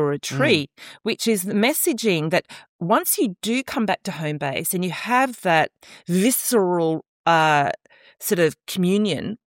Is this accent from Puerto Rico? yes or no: no; Australia; I know as an Australian